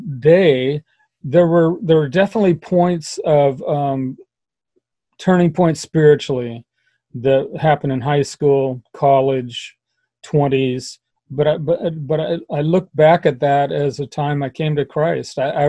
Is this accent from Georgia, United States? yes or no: no; Portland, Oregon, United States; I grew up here in Portland, and so we got here in the early 50s